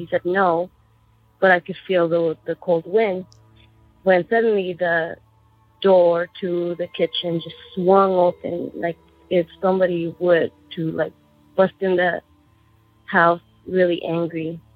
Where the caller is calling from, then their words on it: Tucson, Arizona, United States; Hi, this is … I'm calling from Tucson, Arizona.